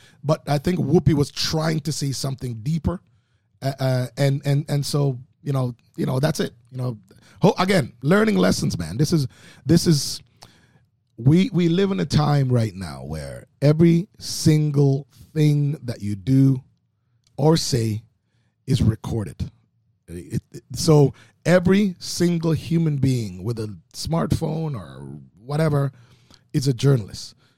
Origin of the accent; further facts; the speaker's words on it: Oakville, Ontario, Canada; also born or lived in Jamaica; coming from Jamaica, growing up in Oakville, I've been able to have like incredible friends for 30, 40, 50 years